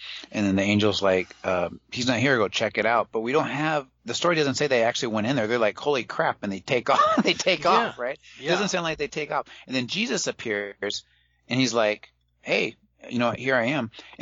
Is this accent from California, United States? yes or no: yes; California, United States; I grew up in California, so yeah, I can remember waking up and thinking my brother was shaking the bunk bed